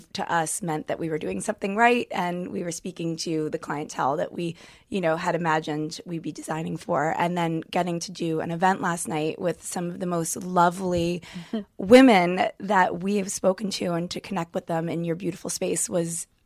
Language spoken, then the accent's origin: English; Atlanta, Georgia, United States; now in New York, United States; Well, I'm from Atlanta. So being down in Charlotte has been amazing. I went to the University of Georgia.